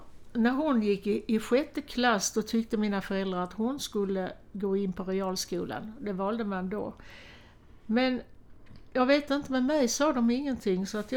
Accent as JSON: {"language": "Swedish", "town": "Malmö", "region": "Skåne", "country": "Sweden", "tie": "born or raised there", "said": "Jag växte upp i Malmö."}